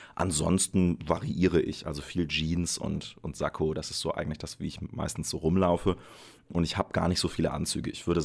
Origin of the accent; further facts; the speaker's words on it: Dassel, Lower Saxony, Germany; also born or lived in Wolfenbüttel; Also ich bin gebürtig aus der Region Braunschweig, das ist richtig. In Wolfenbüttel bin ich zur Welt gekommen und da sind wir weggezogen, als ich so 7 Jahre alt war ungefähr, weil meine Mutter einen Job bekommen hat als Lehrerin an der Paul-Gerhardt-Schule in Dassel.